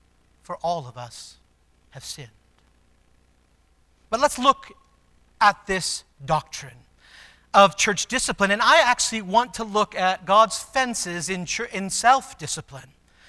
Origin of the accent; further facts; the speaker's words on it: California, United States; I grew up in California. There's lots of fences.